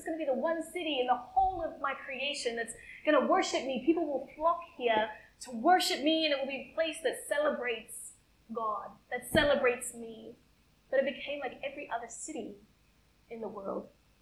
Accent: Queensland, Australia; now in Brisbane, Australia; I moved from North Queensland, which is a very relatively regional area, to Brisbane. And I was quite young at the time as well

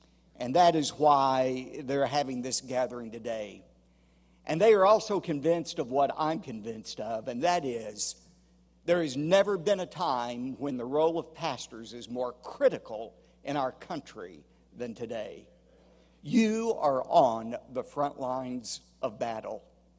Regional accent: Dallas, Texas, United States; I've known her all of my life because I grew up in First Baptist Dallas, and she's been a member there all of her life as well.

